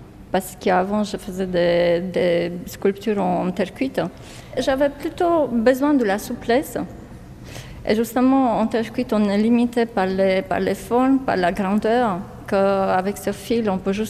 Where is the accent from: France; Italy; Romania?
Romania; Justement, le fait que je viens de Roumanie, là, on n'avait pas la possibilité de trouver des matériaux.